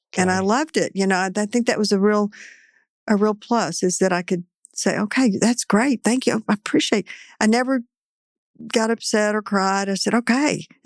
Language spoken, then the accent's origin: English; Sherman, Texas, United States; I'm from Sherman, Texas. Mm-hmm. I went to OU and then UT straight through to business school, and I needed a job.